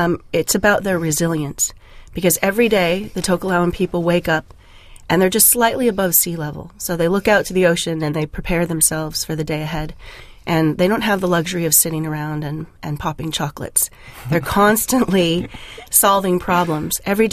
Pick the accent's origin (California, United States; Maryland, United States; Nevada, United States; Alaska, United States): Alaska, United States; Fairbanks; I'm from Fairbanks, Alaska. And I'm part Samoan, and my father is Inuit.